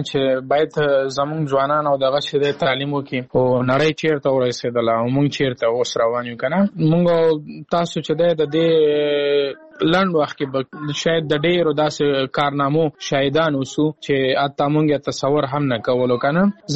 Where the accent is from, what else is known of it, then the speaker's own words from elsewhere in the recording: Afghanistan; ځکه عموما موږ په افغانستان داسې یو مملکت دی چې موږ یوازې په تعلیم باندې چې دی تکیه نشو کولی